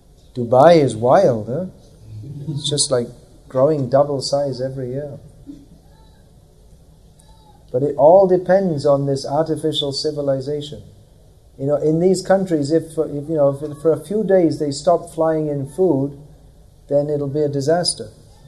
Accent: United Kingdom; I'm from Britain, and even when I was a child, they imported more than 50% of their food.

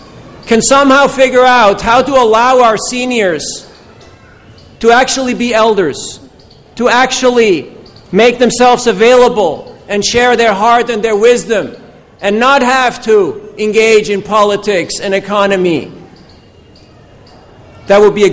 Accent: Dallas, Texas, United States; I met a lady from Dallas, Texas. I'm from Dallas, Texas.

